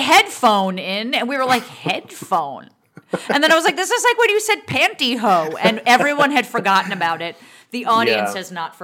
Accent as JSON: {"language": "English", "town": "Montclair", "region": "New Jersey", "country": "United States", "tie": "born or raised there", "said": "The town that I grew up in Montclair, New Jersey, is about 30,000 people."}